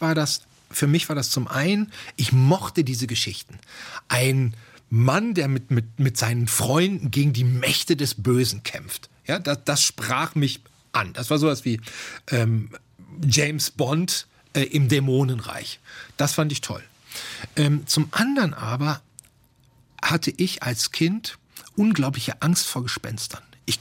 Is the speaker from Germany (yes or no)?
yes; North Rhine-Westphalia, Germany; ich komme aus dem Ruhrgebiet, Bergarbeiterfamilie, bei uns zu Hause gab es keine Bücher